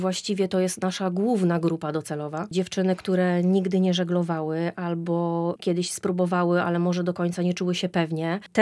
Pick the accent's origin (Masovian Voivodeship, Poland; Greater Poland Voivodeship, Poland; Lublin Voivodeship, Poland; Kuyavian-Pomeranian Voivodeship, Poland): Kuyavian-Pomeranian Voivodeship, Poland; Bydgoszcz; bo ja pochodzę z Bydgoszczy